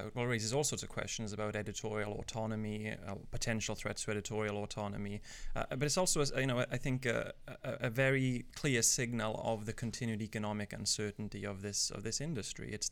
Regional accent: United Kingdom; now in United States; It reminds me a lot of the tabloid press in my home country, the UK, very brash, very confrontational, very blue collar.

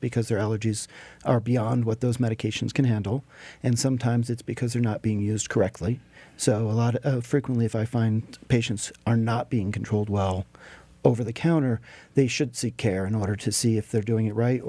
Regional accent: New Jersey, United States; From New Jersey.

